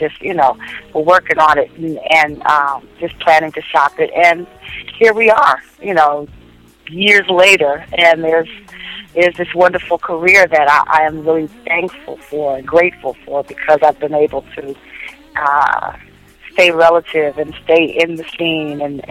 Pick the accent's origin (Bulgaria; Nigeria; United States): United States; Brooklyn, New York; We all knew each other, actually, from Brooklyn. We were all born and raised in Brooklyn, New York.